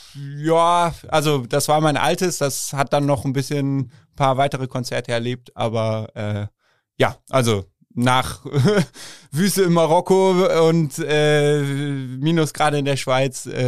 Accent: Cologne, North Rhine-Westphalia, Germany; ich bin in der Kölner Südstadt aufgewachsen

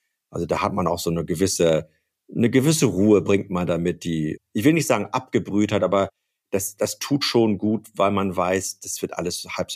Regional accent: Gütersloh, North Rhine-Westphalia, Germany; born there; Es ist, wenn man so will, meine alte Heimat. Ich bin in Gütersloh geboren, obwohl ich hier in der Region nicht aufgewachsen bin.

